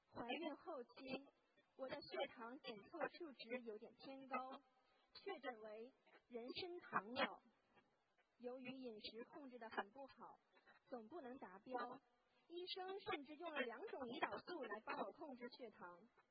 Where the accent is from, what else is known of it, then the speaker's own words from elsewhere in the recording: United States; 感恩有这个机会跟大家分享一下我学佛四年来的一些感悟与历程。